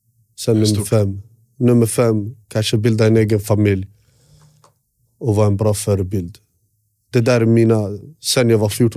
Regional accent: Västerås, Västmanland County, Sweden; Jag är uppväxt på Råby.

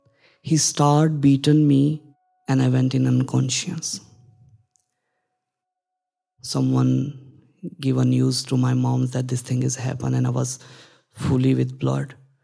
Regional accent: Pakistan; English is a second language; I'm from Pakistan. Being a trans born in Pakistan, it was a sin.

